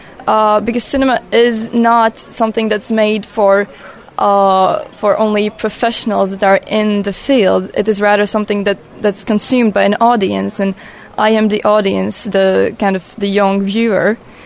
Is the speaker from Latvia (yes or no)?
yes; Latvia; and I'm from Latvia. I'm 19 years old, and basically I'm starting my last year of high school right now.